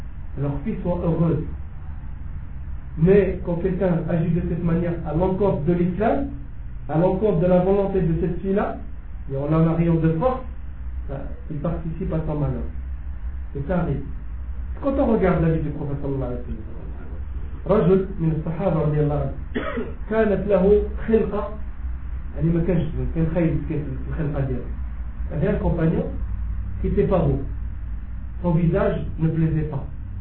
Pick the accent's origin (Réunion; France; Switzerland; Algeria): Algeria; alors que je suis algérien